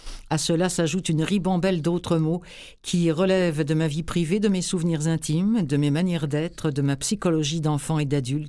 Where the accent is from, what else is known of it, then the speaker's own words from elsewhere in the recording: France; now in Canada; en tant que Française, moi, lorsque je suis arrivée ici, bien sûr, ça fait maintenant 27 ans que je suis installée